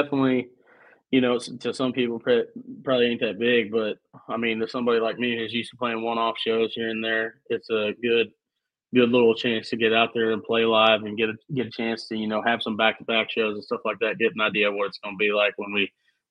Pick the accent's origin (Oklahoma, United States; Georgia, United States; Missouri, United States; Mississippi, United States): Missouri, United States; But dude, I grew up in Missouri, so I've been watching Kansas City since I was, you know, in diapers